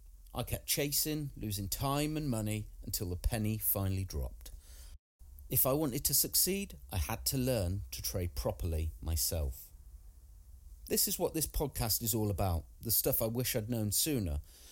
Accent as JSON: {"language": "English", "region": "England", "country": "United Kingdom", "tie": "born or raised there", "said": "I grew up in the Midlands, left school with a couple of GCSEs"}